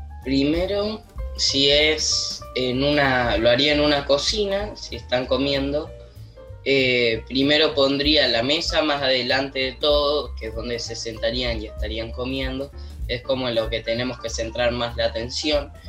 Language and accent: Spanish; Los Toldos, Buenos Aires Province, Argentina; soy de Los Toldos. Voy a la secundaria técnica y tengo 12 años.